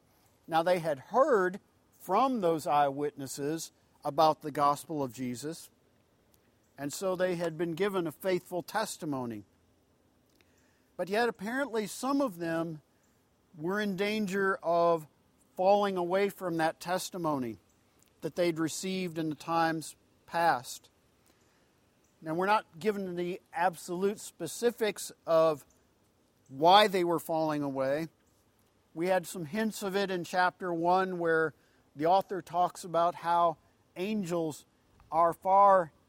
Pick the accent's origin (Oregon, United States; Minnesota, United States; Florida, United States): Florida, United States; But later, as a teen growing up in Central Florida, where they have all the spring training games and so on